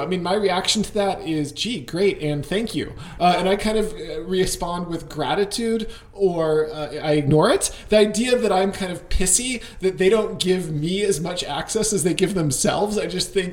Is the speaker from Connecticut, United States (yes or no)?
yes; Connecticut, United States; especially my home state of Connecticut, they are bankrupt for all intents and purposes